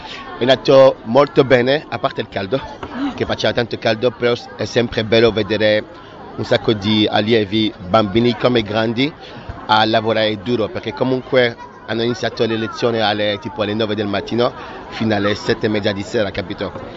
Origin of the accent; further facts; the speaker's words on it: Brussels, Brussels-Capital Region, Belgium; adesso ritorno in Belgio, perché sono del Belgio, di Bruxelles